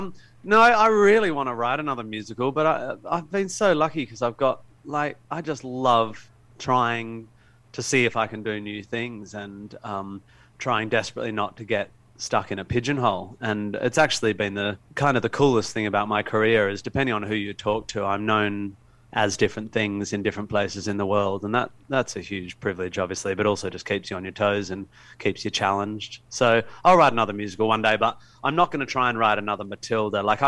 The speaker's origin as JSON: {"language": "English", "town": "Perth", "region": "Western Australia", "country": "Australia", "tie": "born or raised there", "also_born_or_lived": "Melbourne / London / Laos", "said": "I'm in Sydney now. I grew up in Perth, moved to Melbourne, lived in London for many years, lived in LA."}